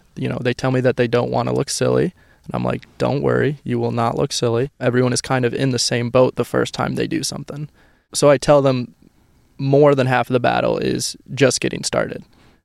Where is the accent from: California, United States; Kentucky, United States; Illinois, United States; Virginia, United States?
Illinois, United States; Bourbonnais; So I'm born and raised in Bourbonnais, Illinois. I went to Bishop McNamara for high school and then went on to Olivet Nazarene University, where I played baseball.